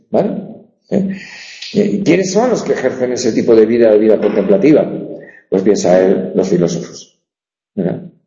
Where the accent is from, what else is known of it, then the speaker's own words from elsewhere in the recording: Navarre, Spain; caracoles del Valle de Belagua, en Navarra, ¿no? Los navarricos, ¿no? Es un tipo de caracoles propios de mi tierra, ¿no?